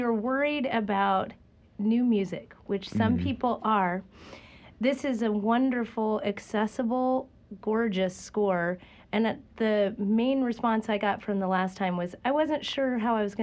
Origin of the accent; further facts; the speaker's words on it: Chapel Hill, North Carolina, United States; I was raised in Chapel Hill.